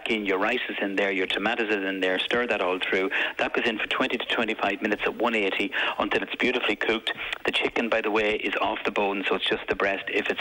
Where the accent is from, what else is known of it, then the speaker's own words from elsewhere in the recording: Cavan, Ulster, Ireland; and I'm from Cavan, we can just about speak English up here.